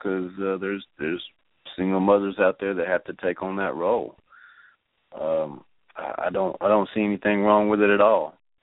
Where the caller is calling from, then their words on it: Arkansas, United States; calling from Arkansas.